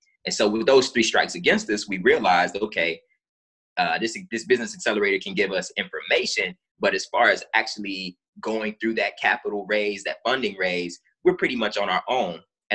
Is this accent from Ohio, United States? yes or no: yes; Ohio, United States; I'm originally from Ohio, and Kentucky is the state directly south of Ohio, right?